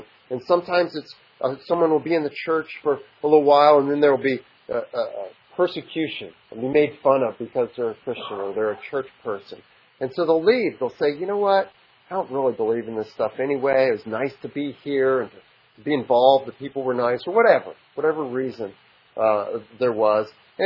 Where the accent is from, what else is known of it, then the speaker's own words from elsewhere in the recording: Rochester, New York, United States; I was growing up in Rochester, New York, and that's the opposite of Florida.